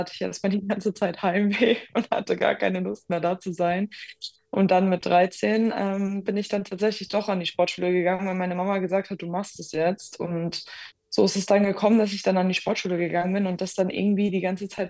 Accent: Lübeck, Schleswig-Holstein, Germany; eigentlich komme ich ursprünglich aus dem Norden, also aus der Nähe von Lübeck quasi, also bin ich eine Nordleuchte

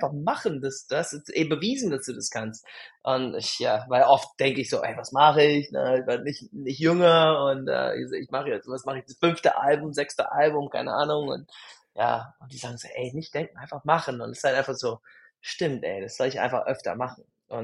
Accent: Tacoma, Washington, United States; moved away as an adult; also born or lived in Portland; now in Germany; Also da komme ich her, aus dem Nordwesten. Also ich komme da, bin in Tacoma geboren und bin sehr nah, also sehr unweit von Tacoma aufgewachsen. Deswegen, bis ich 18 war, war ich da, dann bin ich nach Portland gezogen und danach Deutschland.

